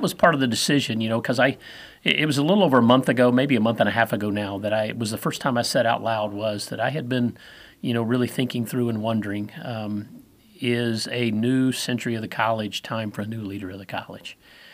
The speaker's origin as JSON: {"language": "English", "region": "Alabama", "country": "United States", "said": "when I came all the way from Alabama, it was before cell phones."}